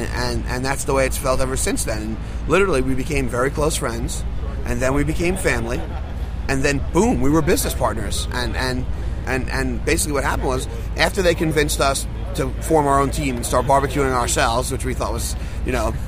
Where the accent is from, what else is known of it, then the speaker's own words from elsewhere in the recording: New York, United States; You know, I'm a New Yorker, right?